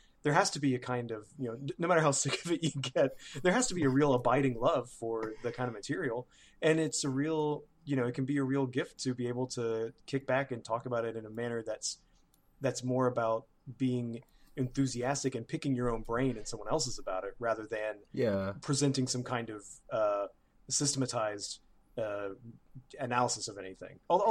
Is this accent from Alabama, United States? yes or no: yes; Birmingham, Alabama, United States; And now you're back in my hometown, in fact. For the Birmingham Barons.